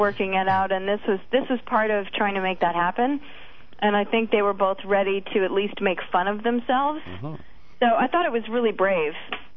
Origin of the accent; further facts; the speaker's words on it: New York, United States; No, I grew up in New York without a country station, so.